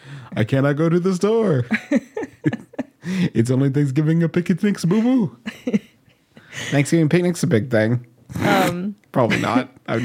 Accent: United States; I'm an American. I get to say that they're doing it wrong.

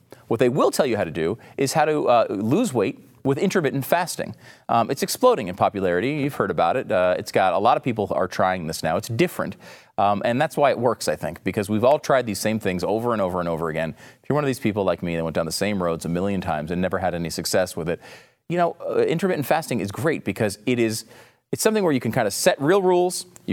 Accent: Northeast, United States; I was a kid. I grew up in the Northeast. I went to Action Park.

